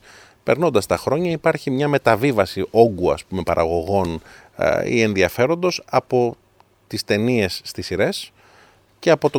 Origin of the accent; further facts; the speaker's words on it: Peloponnese, Greece; Εμένα λόγω επωνύμου όλοι μου λένε ότι είμαι από την Κρήτη, αλλά όλοι είμαστε από τη Μάνη. Και το επώνυμο είναι από την Αρεόπολη.